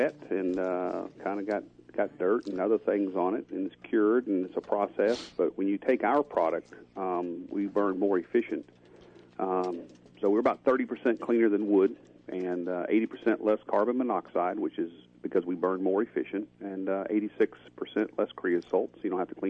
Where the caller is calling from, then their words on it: Fitzgerald, Georgia, United States; South Central Georgia, Fitzgerald.